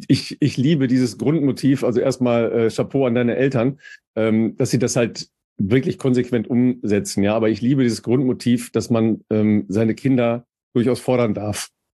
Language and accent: German; North Rhine-Westphalia, Germany; Das ist tatsächlich im Bergischen Land, sehr nah hier von meinem Haus und von meiner Heimat.